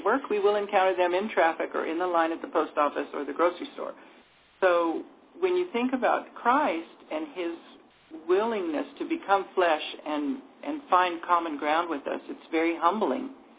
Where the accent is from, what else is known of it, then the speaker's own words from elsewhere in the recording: El Paso, Texas, United States; I said in Spanish, I'm from El Paso, Texas.